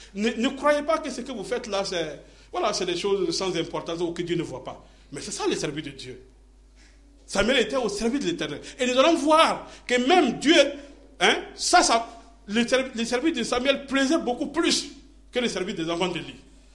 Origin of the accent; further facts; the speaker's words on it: Burkina Faso; Je suis content que chez nous, au Burkina, tout le monde est pasteur.